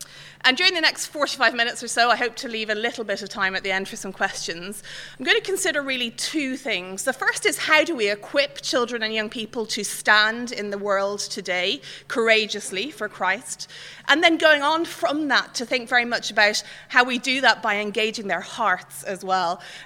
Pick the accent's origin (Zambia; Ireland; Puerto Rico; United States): Ireland; Dublin, Leinster; moved away as an adult; now in London, United Kingdom; I don't come from here and I don't come from England either. I actually come from Ireland. I come from Dublin, but have lived in London for the last 8 years